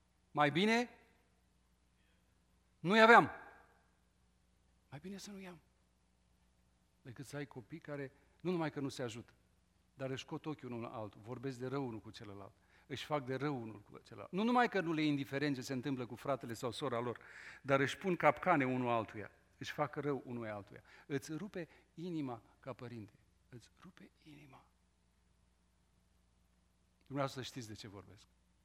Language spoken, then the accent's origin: Romanian; Bucharest, Romania; eu sunt de la București și toată lumea știe că bucureștenii sunt șmecheri, mitică de la București, așa ne se spune, mitici.